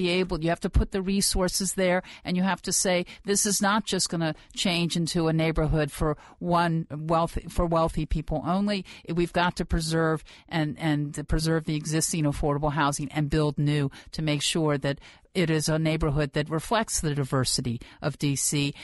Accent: Baltimore, Maryland, United States; now in Washington, United States; Well, I've been here for 30 years. I came from Baltimore, where I was born and raised, but I have been here for 30 years now, and I have to say it is remarkable. I live in Ward 1

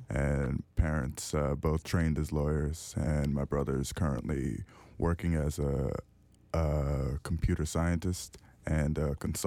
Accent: Jersey City, New Jersey, United States; now in Richmond, United States; Oh, no. I'm originally from Jersey City.

